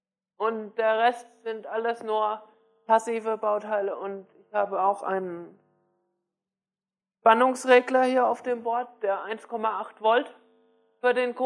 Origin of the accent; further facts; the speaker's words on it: Hamburg, Germany; dass es in meiner Heimatstadt Hamburg